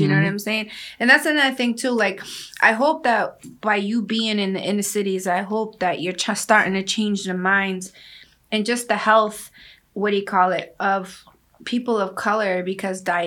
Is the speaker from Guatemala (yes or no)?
yes; Guatemala; I feel like I grew up in Guatemala, and even now when I go back home, we do have fresh papaya.